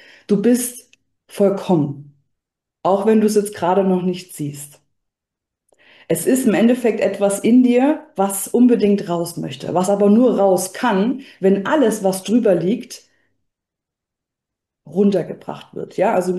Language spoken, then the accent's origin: German; Leipzig, Saxony, Germany; born there; now in Würzburg, Germany; wohne in Würzburg mit meinem Partner und meiner Hündin Lexi. Und ich bin gebürtig eigentlich aus Leipzig, bin quasi zugezogen